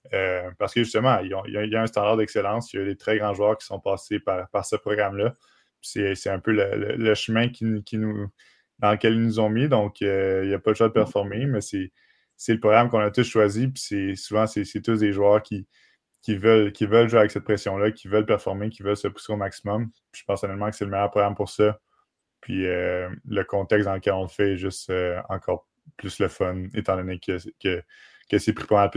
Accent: Montreal, Quebec, Canada; Ben, je viens de Montréal, je m'en cache pas. J'adore Montréal comme ville également

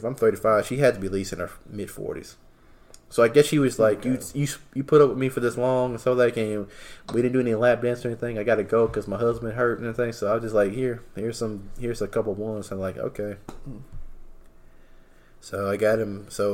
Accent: Birmingham, West Midlands, United Kingdom; I'm from Birmingham.

